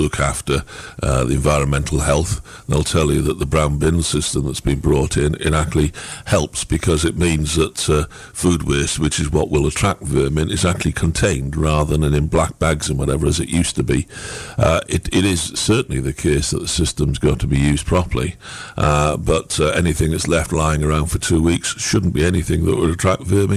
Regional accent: Middlesbrough, North East England, United Kingdom; also born or lived in Edinburgh; now in Bristol, United Kingdom; Not originally. I'm originally from Middlesbrough. Not the prettiest of villages, but a great place to grow up in, and spent a lot of years in Edinburgh in between.

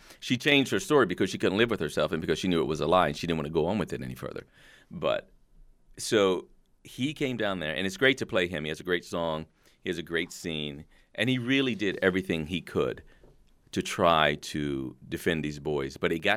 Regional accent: Kentucky, United States; Now, I grew up in Kentucky, so Southern people weren't so hard for me to create because I grew up around the farmers and, you know, the Southern boys, the good old boys.

